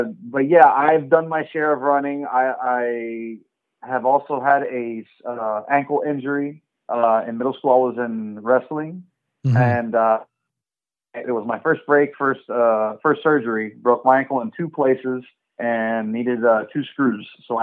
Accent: Miami, Florida, United States; Yeah. Born and raised in Miami. Lived here my whole life. I've only been on two plane rides my whole life.

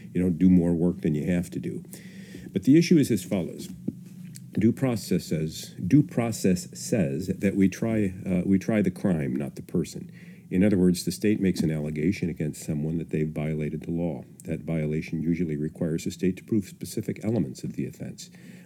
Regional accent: Connecticut, United States; In Connecticut, my home state, the courts have even gone so far as to say

